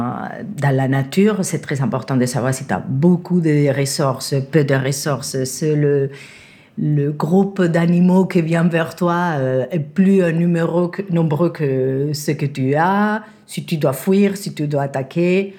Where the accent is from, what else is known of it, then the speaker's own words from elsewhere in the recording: Spain; French is a second language; J'étudie en Espagne et je suis espagnole.